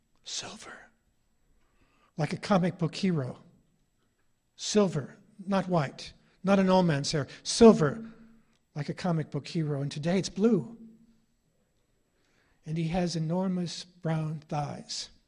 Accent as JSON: {"language": "English", "region": "California", "country": "United States", "tie": "born or raised there", "said": "And then it was that I was growing up in California with Vietnamese and Thais and Filipinos"}